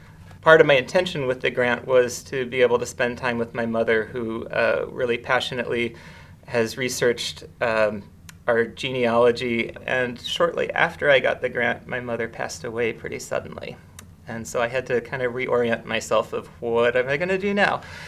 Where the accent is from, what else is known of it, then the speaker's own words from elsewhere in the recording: Oklahoma, United States; I grew up outside of the Cherokee Nation in Oklahoma